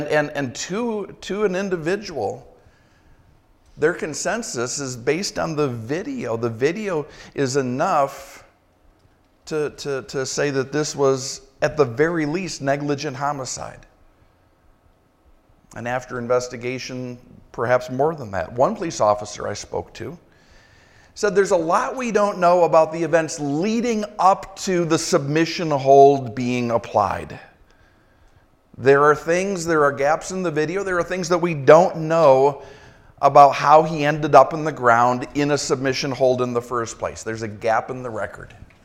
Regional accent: St. Paul, Minnesota, United States; Both of my hometowns, actually. St. Paul, where I grew up, and across the river, Minneapolis, where I spent my early 20s.

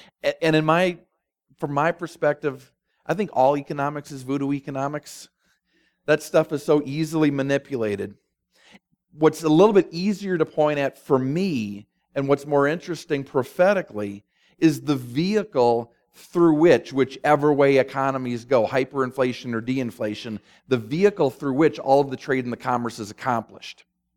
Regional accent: Minneapolis, Minnesota, United States; based up in my hometown of Minneapolis.

